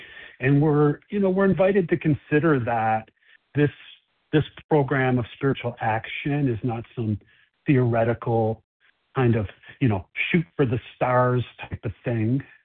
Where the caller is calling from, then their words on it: Chicago, Illinois, United States; I'm calling from Chicago, Illinois.